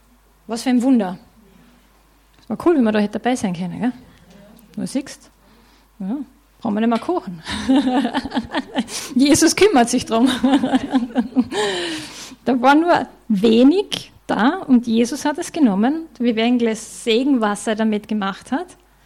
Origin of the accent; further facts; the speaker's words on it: Austria; Als Österreicher beschweren wir uns recht gern, wenn ich das so sagen darf.